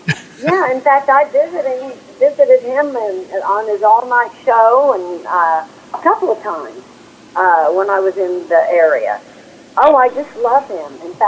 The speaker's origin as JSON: {"language": "English", "region": "Oklahoma", "country": "United States", "tie": "born or raised there", "said": "Growing up in Oklahoma, my dad was way into … Western swing"}